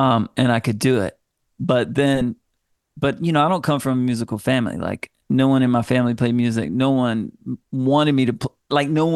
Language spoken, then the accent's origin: English; Anderson, South Carolina, United States; when we played in my hometown in Greenville, South Carolina, like I grew up in Anderson, but Greenville is like the big town, you know, next to us, 45 minutes away